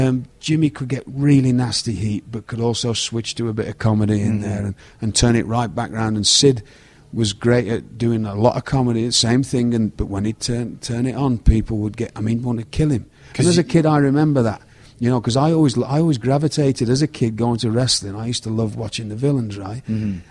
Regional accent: United Kingdom; I think that's just part of being British growing up.

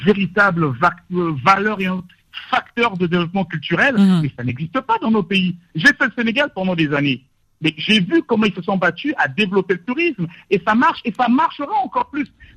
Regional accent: DR Congo; Je suis au Congo depuis 10 mois et je suis congolais. J'étais fier de revenir ici chez moi.

